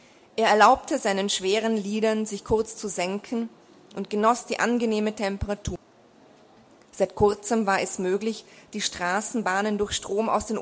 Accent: Vienna, Austria; nehme ich Sie jetzt mit in meine Heimatstadt nach Wien

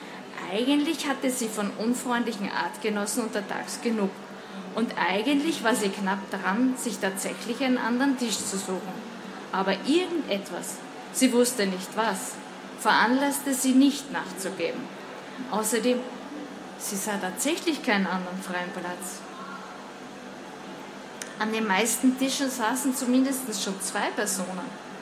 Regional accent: Vienna, Austria; Man wird es mir eh anhören und das Buch spielt ja auch in Wien. Also ich bin Österreicherin

